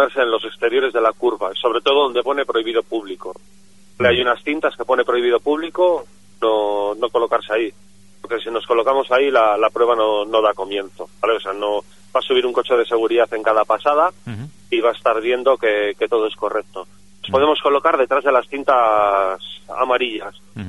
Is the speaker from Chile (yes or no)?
no; Laredo, Cantabria, Spain; para mí Laredo es donde vivo, es de donde soy y lo es todo.